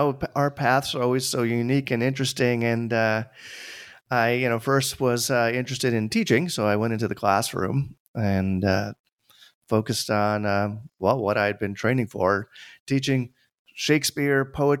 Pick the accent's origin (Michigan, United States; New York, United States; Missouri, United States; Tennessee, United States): New York, United States; Tarrytown; I was born in Tarrytown. But for others who do not live in New York, yeah, an hour north. And grew up there, graduated from high school.